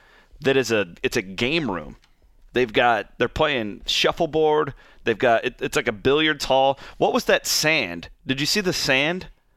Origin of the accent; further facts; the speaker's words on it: Clarinda, Iowa, United States; that was an experience for you and me growing up in Clarinda.